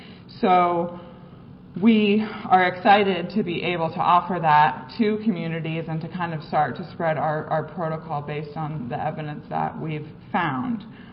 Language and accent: English; East Coast, United States; I always have to remind myself that it's not Indiana, it's Illinois, because I'm from the East Coast.